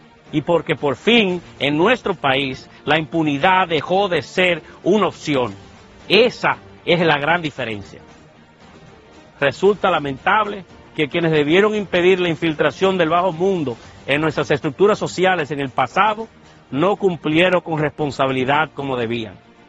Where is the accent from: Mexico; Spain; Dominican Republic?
Dominican Republic; como dominicano, como servidor público, como presidente de un partido político